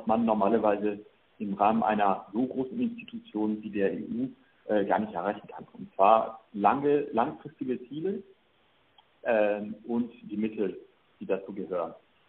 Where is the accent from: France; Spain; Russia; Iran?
France; German is a second language; Ich bin als Franzose groß geworden, diene Frankreich und werde Frankreich weiter dienen